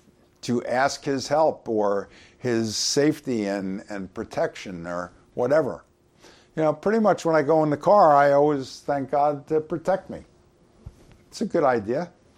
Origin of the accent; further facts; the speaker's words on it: Long Island, New York, United States; When I was a kid growing up in Long Island in the 1960s, believe it or not, there were these guys, and they had a farm right next to the high school.